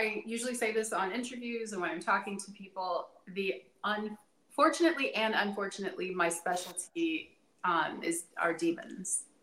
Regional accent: Los Angeles, California, United States; And living, being born and raised in Los Angeles, and the things that are going on there now, I see a lot of them.

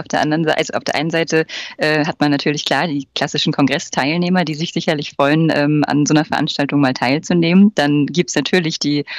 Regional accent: Schleswig-Holstein, Germany; born there; now in Hamburg, Germany; 33 Jahre alt. Ich komme gebürtig aus Schleswig-Holstein, wohne in Hamburg

